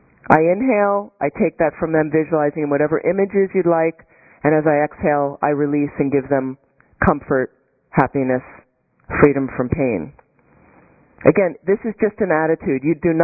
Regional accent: East Coast, United States; also born or lived in California; I'm from the East Coast. You know, I love seasons.

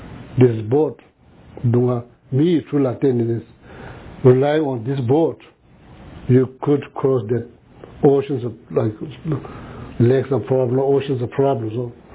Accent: West Bengal, India; English is a second language; When she go to the Calcutta, there's no big city, India city, close to my hometown.

